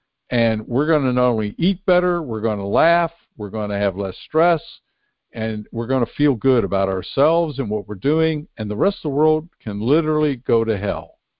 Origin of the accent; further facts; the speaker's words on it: United States; I grew up in Amish country, got along with the Amish people very well